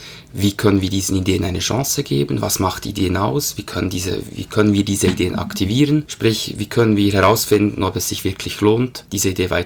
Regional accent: Bern, Switzerland; ein waschechter Berner Geo, wie man das so schon sagt. Aufgewachsen in Bern, lebe mit meiner Familie da, bin in den 40er drin

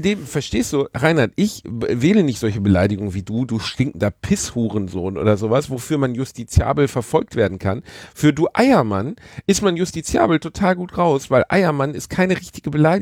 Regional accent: North Rhine-Westphalia, Germany; Wir sind im Ruhrpott aufgewachsen.

